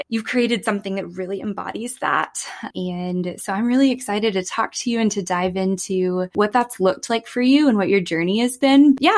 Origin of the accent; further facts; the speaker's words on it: Texas, United States; accent: Texas; I wanted to inflict my Texas accent on it